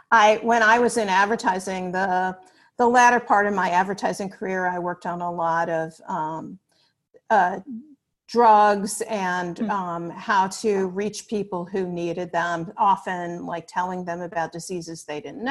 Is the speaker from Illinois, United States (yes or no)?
yes; Chicago, Illinois, United States; I grew up in Chicago, and she was at the University of Chicago.